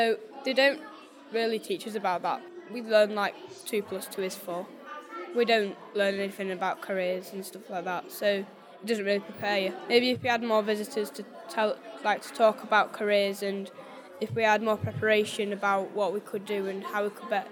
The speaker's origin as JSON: {"language": "English", "town": "Manchester", "region": "North West England", "country": "United Kingdom", "said": "I'm from Manchester"}